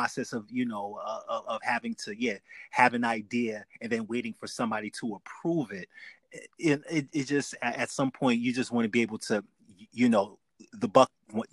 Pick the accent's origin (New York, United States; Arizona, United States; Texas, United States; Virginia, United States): New York, United States; now in Atlanta, United States; I'm currently in the Atlanta area. I'm originally from New York.